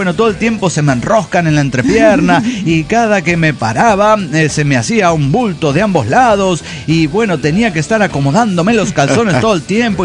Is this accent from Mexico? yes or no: yes; Guadalajara, Jalisco, Mexico; de Guadalajara, Jalisco, México.